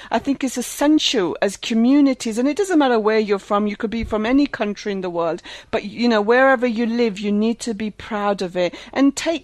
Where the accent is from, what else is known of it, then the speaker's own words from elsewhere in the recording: London, United Kingdom; But when I was growing up in London, I was from London